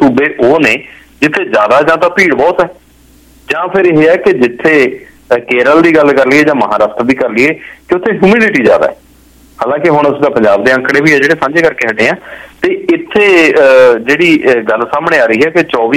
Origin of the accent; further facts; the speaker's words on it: Punjab, India; ਕਈ ਵਾਰੀ ਅਸੀਂ ਵੀ ਅਸੀਂ ਪੰਜਾਬੀ ਹਾਂ